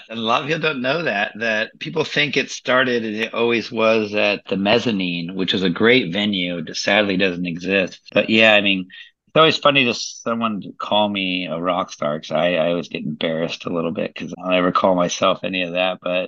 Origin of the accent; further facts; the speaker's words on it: California, United States; And I'm from the San Francisco Bay Area.